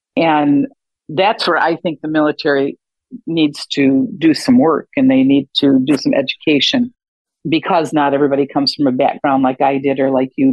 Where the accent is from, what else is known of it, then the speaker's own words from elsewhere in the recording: Michigan, United States; Well, I came from Michigan, so so I was used to winter